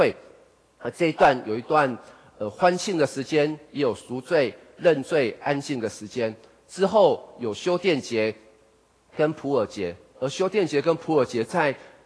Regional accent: Taiwan; 其实想我们台湾人节期是什么，从哪里来。

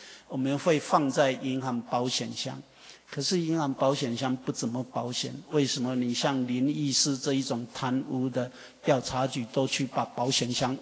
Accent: Taiwan; accent: Taiwanese

